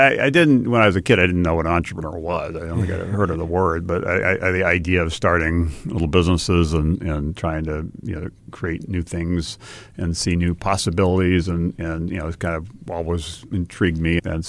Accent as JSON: {"language": "English", "region": "Hawaii", "country": "United States", "tie": "born or raised there", "said": "And I'd say I grew up in Hawaii, and Hawaii, like many parts of the country, is a wonderful place, but tends to be a little cautious, a little risk averse."}